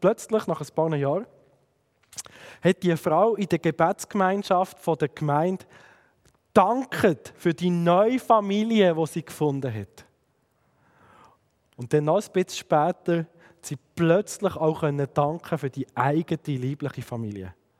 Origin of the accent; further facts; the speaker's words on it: Fribourg, Switzerland; accent: Sensler dialect; Meine Eltern sind Thurgauer. Ich bin aufgewachsen im Kanton Freiburg, im Sensebezirk, bei den Seesler. Ich war sehr bernorientiert und hätte mir gewünscht, so ein schön reines Berndeutsch zu haben. Jetzt bin ich in Aarau